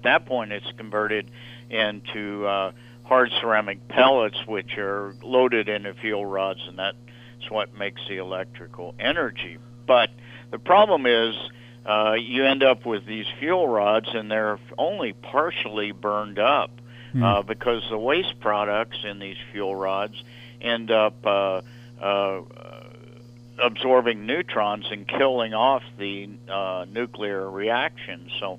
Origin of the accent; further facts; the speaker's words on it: New Mexico, United States; An example of that would be the WIPS site in my home state of New Mexico.